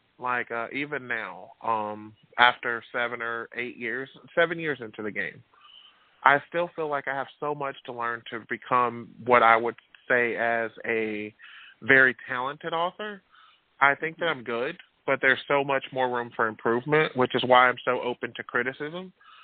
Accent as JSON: {"language": "English", "region": "Alabama", "country": "United States", "tie": "born or raised there", "said": "I'm born and raised in Alabama."}